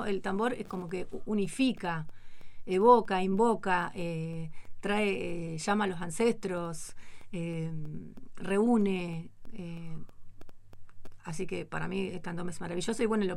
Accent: Concordia, Entre Ríos, Argentina; Bueno, fíjate que yo toda mi infancia fue en Concordia, entonces Salto está enfrente.

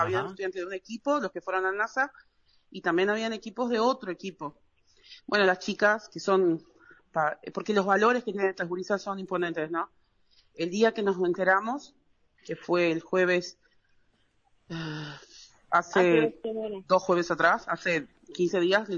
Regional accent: Rivera, Uruguay; now in Caraguatá, Uruguay; que es de donde somos con Yanni, vivimos en Caraguatá, pero somos de Rivera.

